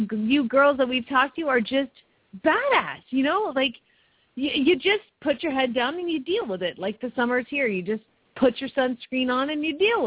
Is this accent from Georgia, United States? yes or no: yes; Atlanta, Georgia, United States; You know, I grew up in Atlanta